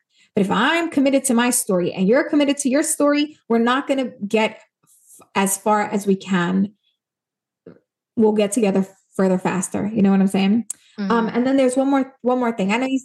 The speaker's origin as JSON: {"language": "English", "town": "New York City", "region": "New York", "country": "United States", "said": "It's like a 2-hour train ride just for her to get there. We're from New York City."}